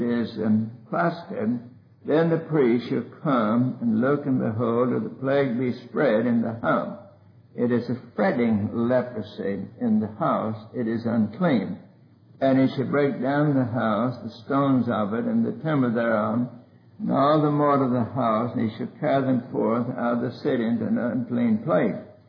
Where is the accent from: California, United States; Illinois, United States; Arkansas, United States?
Arkansas, United States; born there; When I was born on Pigeon Mountain in North Arkansas, we were scared to death of pneumonia.